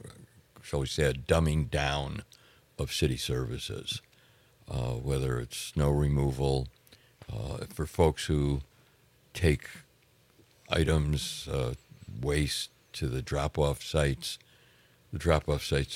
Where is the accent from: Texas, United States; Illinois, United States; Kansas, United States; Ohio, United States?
Illinois, United States; I grew up on the South Side. White Sox.